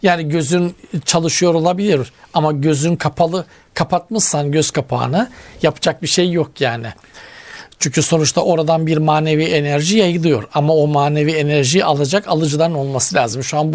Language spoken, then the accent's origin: Turkish; Black Sea Region, Turkey; Böyle çok tabii darlanırım. Bizim Karadeniz'de öyle dar yerde darlanır yani.